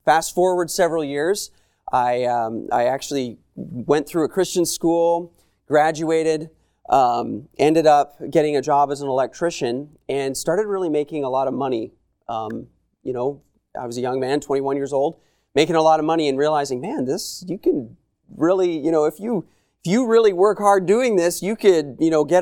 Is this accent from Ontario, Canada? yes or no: no; Edmonton, Alberta, Canada; also born or lived in Calgary; I'm from Edmonton, Alberta, Canada. I was born in a city called Calgary, which is about 2 hours south from where I'm at right now.